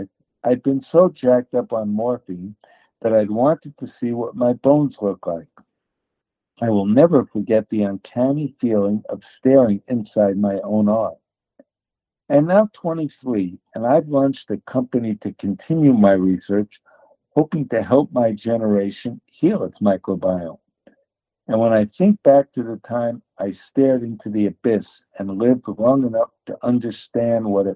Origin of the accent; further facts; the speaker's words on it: South Dakota, United States; In my home state of South Dakota, there is a 9-foot bronze and granite statue of a cheeseburger